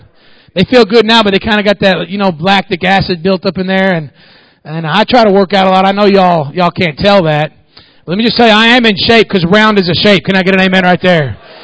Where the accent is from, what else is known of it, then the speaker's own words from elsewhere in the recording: Kentucky, United States; also born or lived in Florida; I was born in Florida and played high school football in Kentucky. And so I tend to lean a little bit more that southern way.